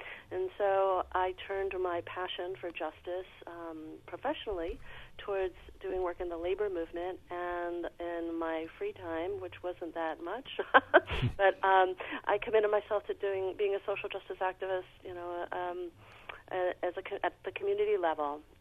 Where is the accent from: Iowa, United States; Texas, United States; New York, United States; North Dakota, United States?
New York, United States; New York City; now in Oregon, United States; Well, I was raised in New York City, which is a very different place demographically than Oregon.